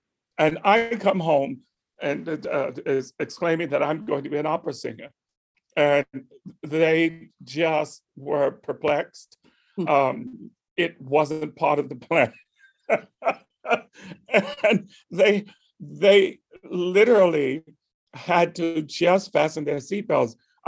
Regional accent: the South, United States; I had to confront this as a young Black boy growing up in the South, you know, choosing a profession that nobody my parents had ever seen did.

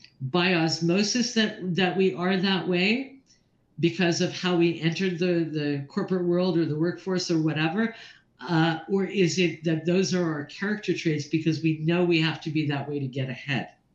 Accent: Canada; I am Canadian.

